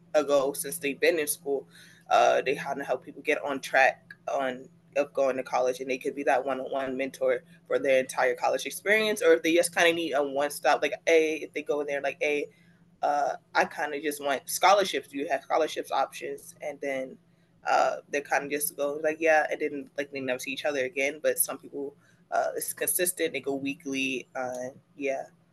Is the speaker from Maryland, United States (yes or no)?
yes; Baltimore, Maryland, United States; and I am from Baltimore, Maryland.